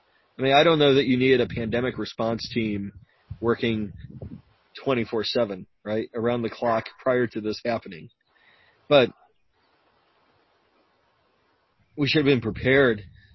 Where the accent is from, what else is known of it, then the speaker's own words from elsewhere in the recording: United States; Just as an American and just knowing what we have access to.